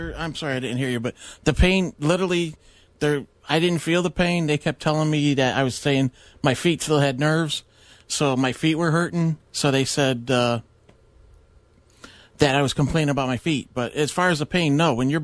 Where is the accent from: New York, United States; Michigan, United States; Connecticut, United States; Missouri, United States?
Connecticut, United States; Plymouth; Plymouth, Connecticut.